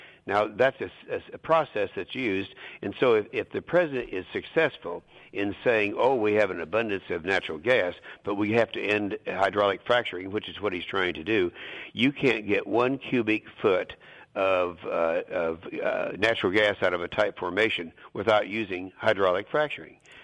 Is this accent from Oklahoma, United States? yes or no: yes; Oklahoma, United States; and I'm the guy who should talk about this because I'm from Oklahoma. The first hydraulic fracturing to take place anywhere in the world was in my state of Oklahoma in 1949